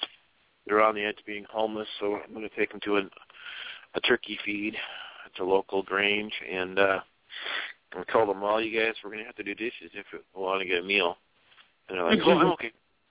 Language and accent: English; Iowa, United States; also born or lived in Maryland; now in California, United States; No, I'm originally from Iowa, but I'm out in California now.